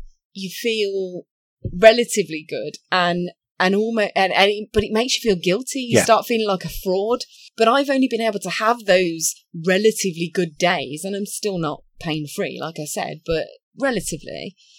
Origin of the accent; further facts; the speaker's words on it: United Kingdom; I think as British folk, we brush things under the carpet, we put skeletons in the closet